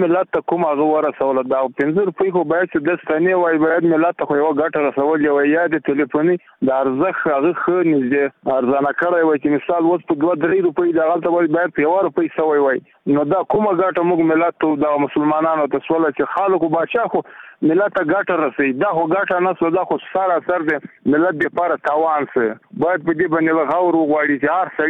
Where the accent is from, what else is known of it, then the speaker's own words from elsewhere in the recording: Ghazni, Afghanistan; د غزنی ولایت یم او کور د لوړګي نه تاسو سره په تماس کې یم.